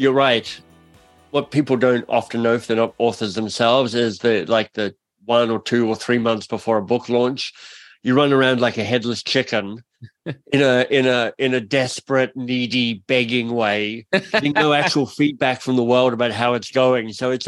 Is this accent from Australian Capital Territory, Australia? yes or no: yes; Canberra, Australian Capital Territory, Australia; I grew up in Canberra, in Australia. So I'm Australian born. My dad's English. My mum's Australian. They moved to Canberra when it was a newish city.